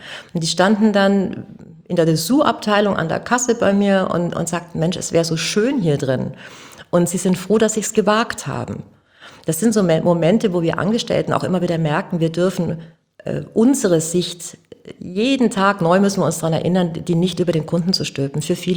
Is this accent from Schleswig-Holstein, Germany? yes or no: no; Augsburg, Bavaria, Germany; now in Hamburg, Germany; Ich bin der Bayern-Import hier unter den Kiezmenschen. Ich komme aus Augsburg.